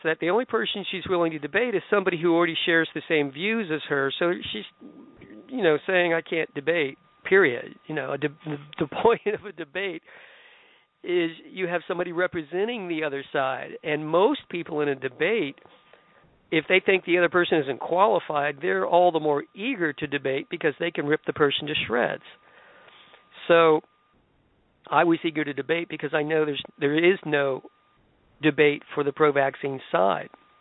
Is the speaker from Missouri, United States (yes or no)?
no; Tampa, Florida, United States; also born or lived in Virginia; now in North Carolina, United States; Now, I've been in North Carolina for over 20 years. I lived in Virginia for a few years before that, but I grew up in Tampa.